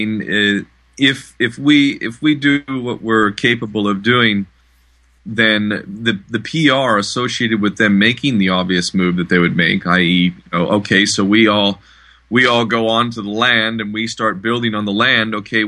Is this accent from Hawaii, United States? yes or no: yes; Hawaii, United States; I'm a Hawaiian national.